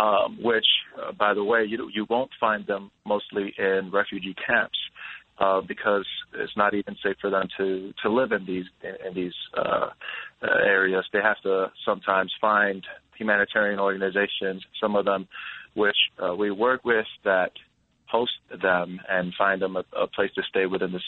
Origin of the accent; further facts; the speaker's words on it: New York City, New York, United States; because I'm a Latino who was born and raised in New York City, where I got to see that in my own community with my parents. I mean, I spoke Spanish since I can remember